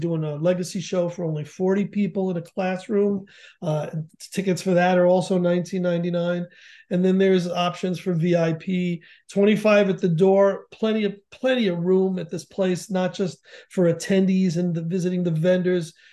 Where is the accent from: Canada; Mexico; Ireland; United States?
United States; Connecticut; I wanted A, that it have something to do with Connecticut, my home state, and B, that it be true.